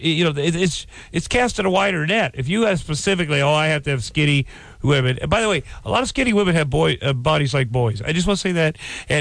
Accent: Iowa, United States; Well, I grew up in Iowa where there were bigger people, and I was bigger.

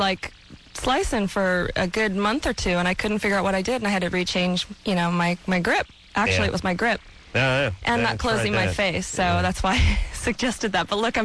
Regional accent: San Diego, California, United States; I am from San Diego, so I grew up playing. Actually, my dad was in the military, so I played in a lot of military courses.

